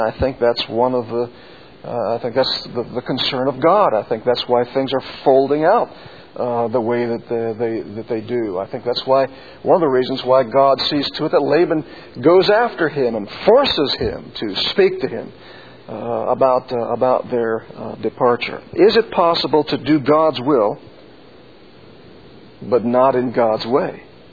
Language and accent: English; Midwest, United States; Now, on the farm that I grew up back in the Midwest on, we had sheep for several years